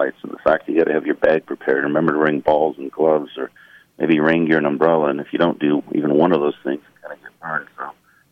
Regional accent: Washington, United States; I grew up in Washington State.

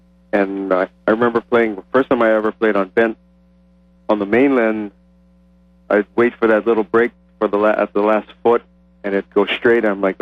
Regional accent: Kauai, Hawaii, United States; I'm also from Kauai, so we all grew up learning to love sand.

